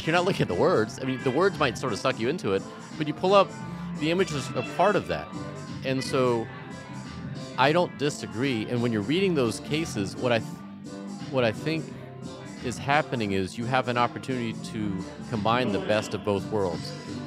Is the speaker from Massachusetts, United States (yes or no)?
no; South Carolina, United States; If I can cite a case, and I'm from South Carolina, and we have case law on punitive damages going back to like literally like 1796 or something.